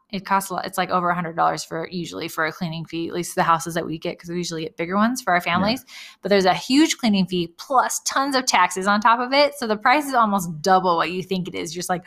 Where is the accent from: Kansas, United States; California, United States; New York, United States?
California, United States; So like I grew up in California, so Disneyland was just a one day thing.